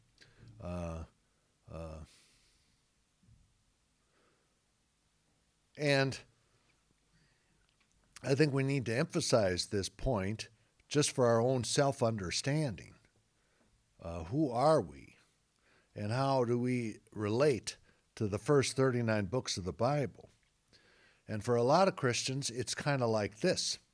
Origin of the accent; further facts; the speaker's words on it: United States; My ethnic history is I'm an American with roots in Germany. I'm a Gentile.